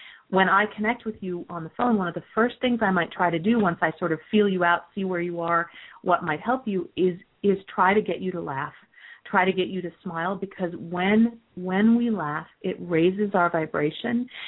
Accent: Michigan, United States; now in San Francisco, United States; After college, we moved out to San Francisco from Michigan, which is where I'm from.

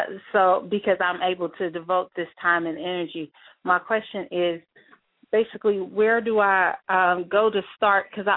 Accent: Louisville, Kentucky, United States; I'm from Louisville.

